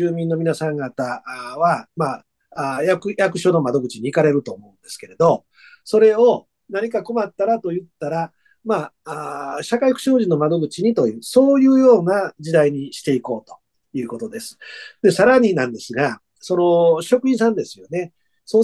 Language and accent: Japanese; Awaji Island, Hyogo, Japan; 淡路島ですね。